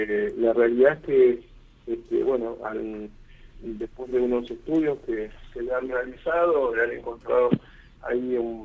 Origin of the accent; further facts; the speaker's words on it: Comodoro Rivadavia, Chubut, Argentina; also born or lived in Río Negro / Buenos Aires / Córdoba; now in Santa Fe, Argentina; Y tuvimos que salir, irnos de Comodoro Rivadavia, nos fuimos a Río Negro, de Río Negro viajamos a Buenos Aires, de Buenos Aires a Córdoba, y hoy estamos radicados en Santa Fe.